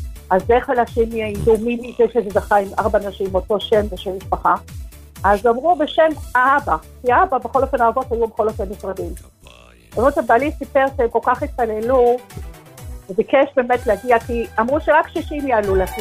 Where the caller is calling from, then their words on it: Central District, Israel; אני מאזור המרכז.